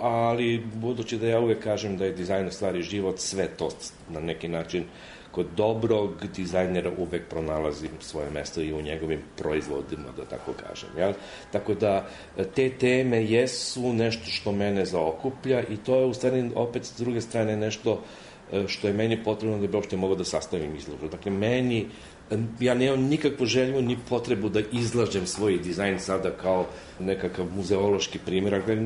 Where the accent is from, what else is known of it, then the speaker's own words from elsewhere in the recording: Slovenia; now in Belgrade, Serbia; Ja sam po Slovenac po rođenju, bazično obrazovanje je također tamo, ali realno profesionalna karijera je beogradska, tako da ja sam u stvari, kad god me pitaju, odakle si iz Beograda.